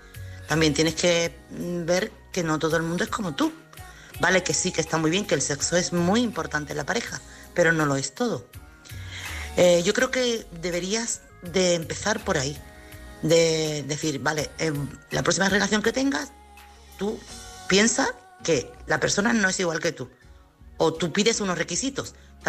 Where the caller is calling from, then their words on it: Chiclana, Andalusia, Spain; corresponsal de Chiclana.